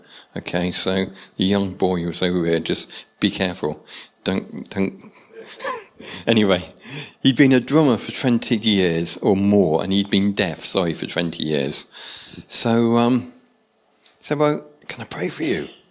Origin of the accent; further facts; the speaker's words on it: England, United Kingdom; But that's the English thing that kicks in, isn't it? Is that us being English?